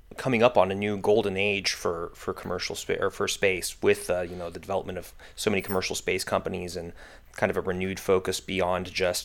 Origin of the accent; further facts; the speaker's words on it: United States; I'm very American, so sometimes I unfortunately don't pay enough attention to other country geography and population makeup